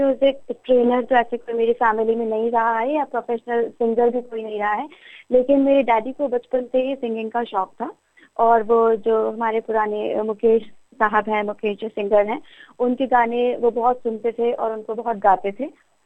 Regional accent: Madhya Pradesh, India; now in Mumbai, India; मैं MP से आती हूँ, जो कि मध्य प्रदेश हिंदी भाषी शहर है, लेकिन जब मैं बॉम्बे आई

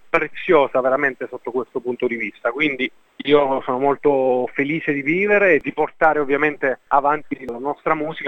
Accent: Abruzzo, Italy; now in Turin, Italy; io vivo a Torino da 10 anni, perché le mie origini sono abruzzesi

